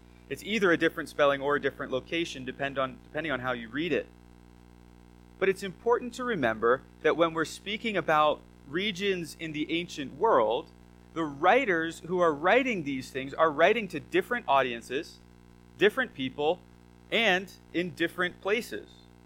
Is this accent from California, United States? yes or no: no; Pennsylvania, United States; the Lehigh Valley area is where I was raised. I wouldn't tell people from the Lehigh Valley that I was from Lehigh Valley area because I didn't actually live in the Lehigh Valley. I lived just outside of it.